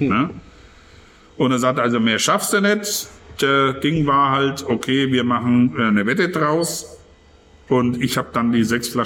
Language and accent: German; Bavaria, Germany; wobei ich immer gern Franke bin. Also ich sage heute noch, wenn einer sagt, ach, Sie sind aus Bayern, dann sage ich, nee, ich bin aus Franken.